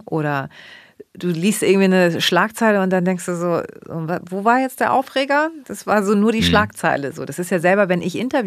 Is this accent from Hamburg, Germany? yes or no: yes; Hamburg, Germany; dass ich in Deutschland leben darf und liebe Deutschland. Ich liebe meinen Hamburg und das ist meine Heimat.